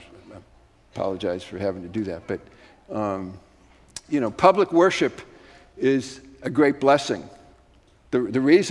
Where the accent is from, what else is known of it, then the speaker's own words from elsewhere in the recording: Massachusetts, United States; I'm from Massachusetts